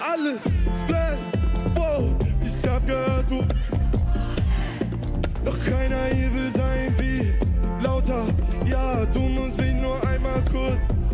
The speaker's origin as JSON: {"language": "German", "region": "Hamburg", "country": "Germany", "tie": "born or raised there", "also_born_or_lived": "Berlin"}